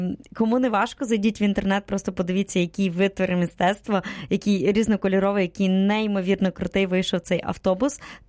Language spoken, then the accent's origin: Ukrainian; Zhytomyr Oblast, Ukraine; в моїй рідній області, в Житомирській області, в Малині